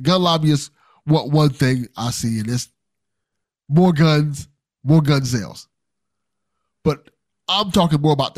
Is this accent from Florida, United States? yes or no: yes; Miami, Florida, United States; So I grew up in Liberty City.